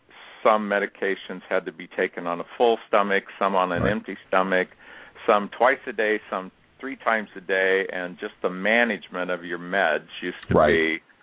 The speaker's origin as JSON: {"language": "English", "town": "Kansas City", "country": "United States", "tie": "born or raised there", "also_born_or_lived": "Manhattan, United States", "said": "Well, I grew up in Kansas City. I ended up going to K-State in Manhattan, Kansas. I stayed there 22 years."}